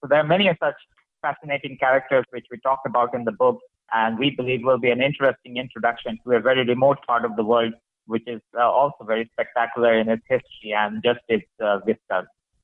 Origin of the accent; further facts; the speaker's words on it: India; they heard that I was from India.